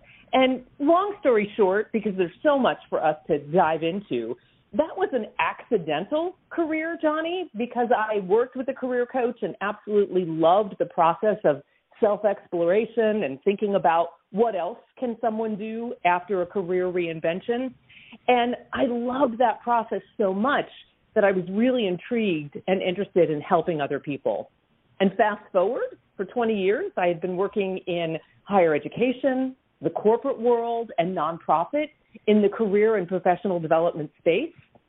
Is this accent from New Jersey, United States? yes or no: yes; New Jersey, United States; also born or lived in New York City; I live in Indiana. But I grew up, I was born in New York City and was raised in New Jersey and had a wonderful life there as a kid growing up.